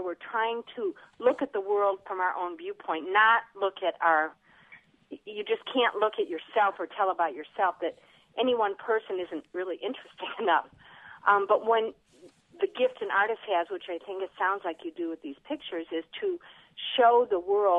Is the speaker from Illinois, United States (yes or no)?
yes; Pontiac, Illinois, United States; Hi, I'm from Pontiac.